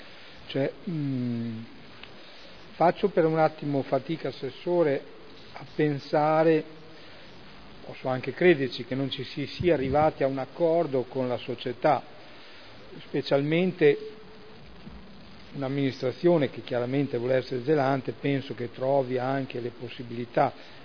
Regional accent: Modena, Emilia-Romagna, Italy; come modenese che diciamo ha vissuto questa realtà del mondo della motoristica

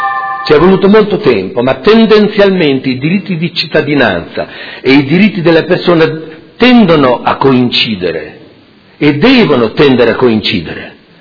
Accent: Modena, Emilia-Romagna, Italy; sono uomo, sono modenese, ho studiato

